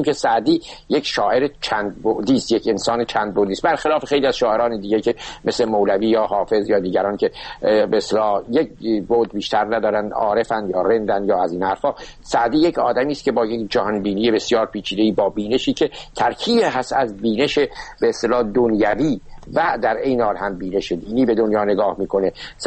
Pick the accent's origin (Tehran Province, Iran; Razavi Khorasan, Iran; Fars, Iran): Fars, Iran; Shiraz; من کودکیم در اون باغ گذشته است. باغ دلگشا یک باغ تاریخی است در شیراز